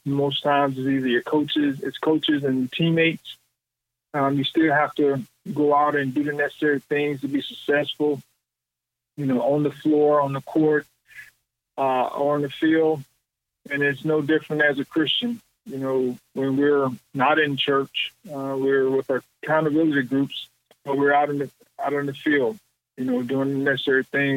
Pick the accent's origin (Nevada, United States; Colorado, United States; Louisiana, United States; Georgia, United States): Georgia, United States; Thomasville; I'm originally from Thomasville, Georgia. So I'm South Georgia product.